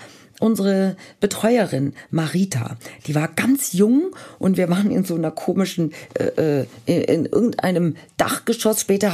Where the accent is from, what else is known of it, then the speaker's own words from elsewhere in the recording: Marburg, Hesse, Germany; born there; dass meine Eltern so in Marburg, da wo ich geboren bin